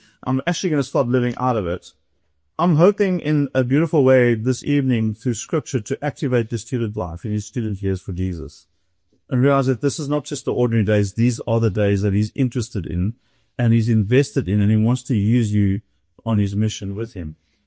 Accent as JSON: {"language": "English", "town": "East London", "region": "Eastern Cape", "country": "South Africa", "said": "and we are originally from the Eastern Cape, East London."}